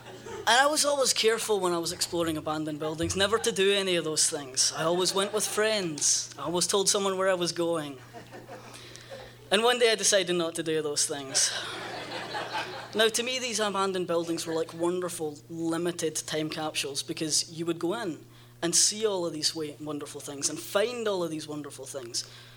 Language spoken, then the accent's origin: English; Glasgow, Scotland, United Kingdom; I grew up in Glasgow, Scotland. Glasgow's a really wonderful city.